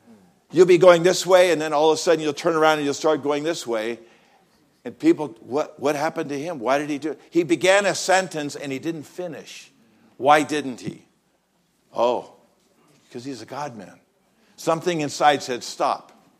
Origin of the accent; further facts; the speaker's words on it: United States; You know, I'm an American, and we don't have kings and queens.